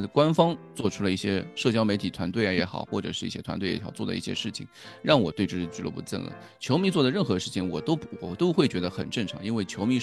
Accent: Shanghai, China; 我们作为上海人，其实这种文化的关系影响，其实在我们生活中的每一处都会有。

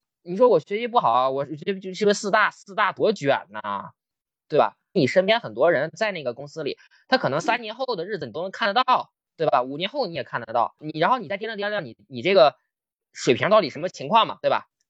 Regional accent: Northeast China, China; 我一听北方口音，哎，这是我东北老乡

